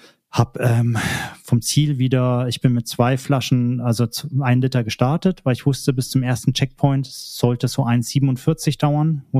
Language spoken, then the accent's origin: German; Erlangen, Bavaria, Germany; Beziehungsweise in meiner Heimat in Erlangen in der Bergkirchweih